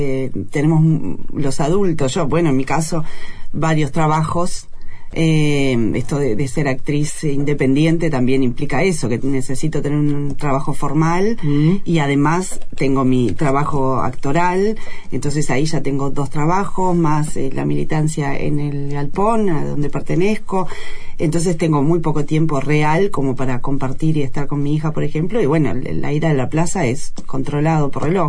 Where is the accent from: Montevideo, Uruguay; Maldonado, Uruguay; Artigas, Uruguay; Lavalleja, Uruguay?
Montevideo, Uruguay; Jacinto Vera y después Paso de la Arena, después, así que claro, del oeste los dos.